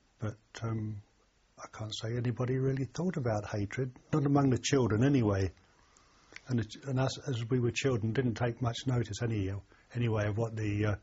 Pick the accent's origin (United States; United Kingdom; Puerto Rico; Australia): United Kingdom; England; I think the problem was that my accent. I was English, and it didn't seem to go down too well in the Gordons at that time.